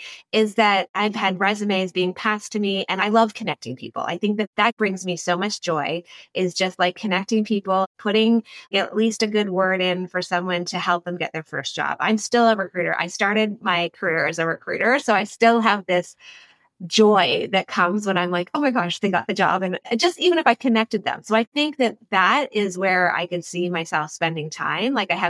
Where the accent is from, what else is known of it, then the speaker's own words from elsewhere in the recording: Ontario, Canada; I grew up 3 hours outside of Toronto on a farm. So rural community, went to university and then ended up in Toronto, not knowing anyone.